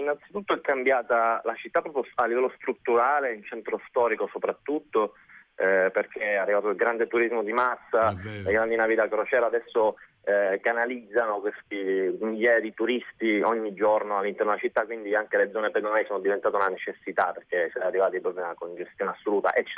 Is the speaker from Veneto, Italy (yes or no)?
no; Palermo, Sicily, Italy; loro hanno interpellato anche me come palermitano